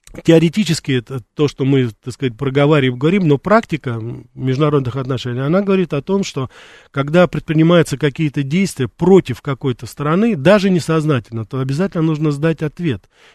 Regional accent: Russia; хотя я родился и вырос в России, и именно эту страну, именно Россию считаю своей родиной.

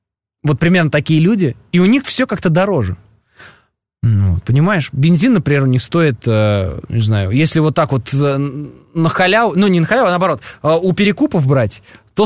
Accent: Alexandrov, Vladimir Oblast, Russia; born there; А я вообще родился в Александрове, в Владимирской области.

